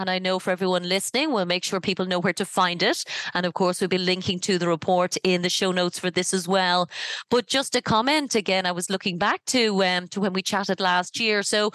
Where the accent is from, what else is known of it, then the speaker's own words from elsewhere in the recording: Ireland; I'm from Ireland